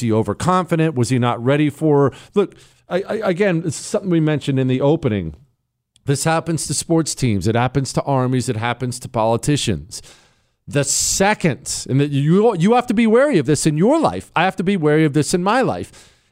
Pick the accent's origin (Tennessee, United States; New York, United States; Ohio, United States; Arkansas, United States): Ohio, United States; born there; I'm an Ohio State fan. I was born in Ohio. I'm an Ohio State Buckeye fan.